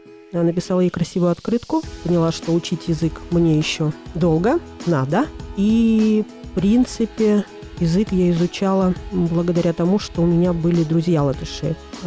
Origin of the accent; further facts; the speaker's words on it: Cahul, Moldova; moved away as an adult; now in Riga, Latvia; И в Риге я более 30 лет уже живу и радуюсь. Приехала я из Молдавии, тогда это называлось еще Молдавия, южный город Кагул. Приехала сюда учиться.